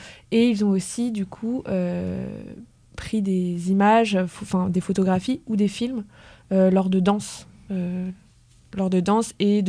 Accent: Laval, Pays de la Loire, France; now in Rennes, France; je viens de Laval, près de Laval, et ça fait 5 ans que je suis à Rennes 2.

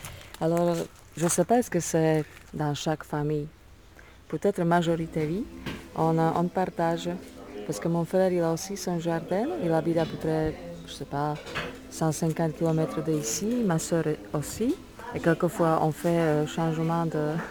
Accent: Slovakia; Chez nous, en Slovaquie, on fait la sieste dans le jardin.

